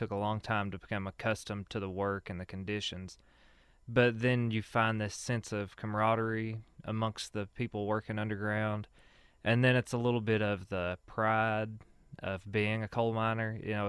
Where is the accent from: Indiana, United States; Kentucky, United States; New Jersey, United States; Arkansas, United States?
Kentucky, United States; Whitesburg; Okay, well, of course, I grew up here in Letcher County, from Whitesburg, born and raised.